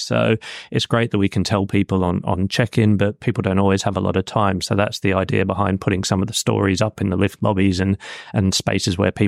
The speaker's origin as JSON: {"language": "English", "country": "Australia", "said": "And being Australian, it's actually where the boat set sail back in the day with the first convicts out to Australia as well."}